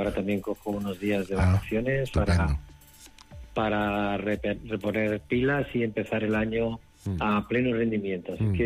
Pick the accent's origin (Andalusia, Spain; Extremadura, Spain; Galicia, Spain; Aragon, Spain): Andalusia, Spain; Córdoba; now in Madrid, Spain; Mi ciudad, mi capital, donde yo nací, donde yo he vivido, donde he sido socio del club.